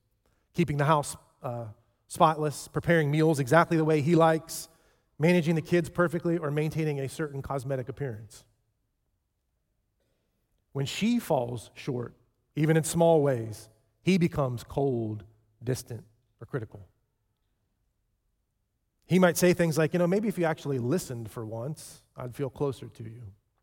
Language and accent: English; Ohio, United States; Gosh, don't they know I'm from Ohio?